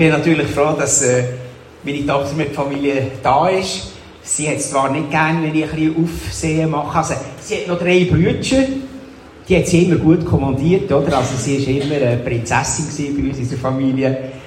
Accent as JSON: {"language": "German", "country": "Switzerland", "tie": "born or raised there", "also_born_or_lived": "Waldkirch / Köniz / Zurich / Geneva", "said": "Also wir 5 Kinder sind in der ganzen Schweiz aufgewachsen. Geboren bin ich in Waldkirch, dann in Köniz und dann in Zürich, dann in Genf und dann in Münzigen."}